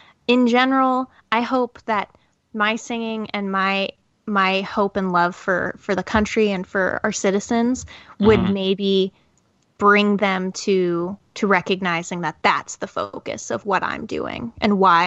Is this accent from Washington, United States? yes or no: yes; Seattle, Washington, United States; Basketball's harder for me because I'm from Seattle and they stole our